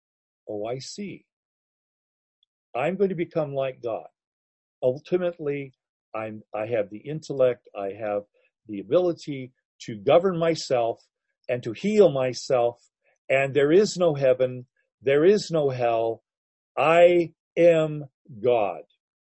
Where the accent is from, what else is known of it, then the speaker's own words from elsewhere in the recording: Malaysia; moved away; I've seen people under the influence of opium over as a kid growing up in Malaysia